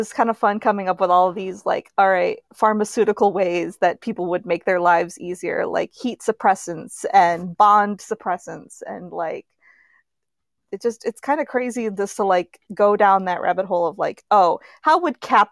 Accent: New York, United States; also born or lived in New Orleans; I'm from Western New York myself. I was born in New Orleans. I have friend family in New Orleans, so I'm very familiar with that area. But I grew up, my entire, like, all of my memories are from Western New York.

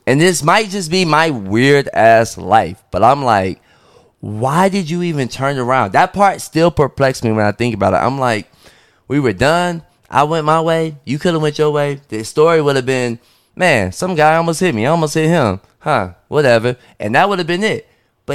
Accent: Detroit, Michigan, United States; I'm like, I'm from Detroit, whatever, whatever. That's just, you know, we're very direct.

